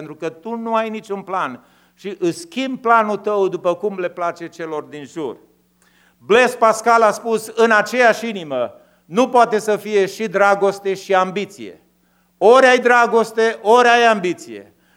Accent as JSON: {"language": "Romanian", "country": "Romania", "said": "ca români și ca biserică. Ne-am născut într-o țară săracă."}